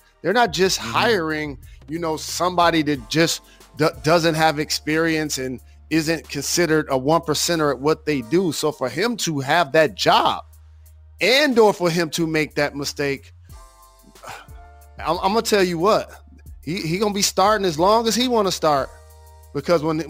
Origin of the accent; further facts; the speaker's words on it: Michigan, United States; Growing up in Michigan, one of the signature amusement parks in the country is called Cedar Point.